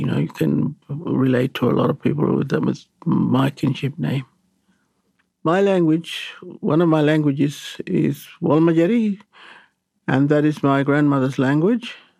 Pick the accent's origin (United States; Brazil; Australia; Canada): Australia; Western Australia; born there; because I was born on Kuniyandi land. I speak Kuniyandi.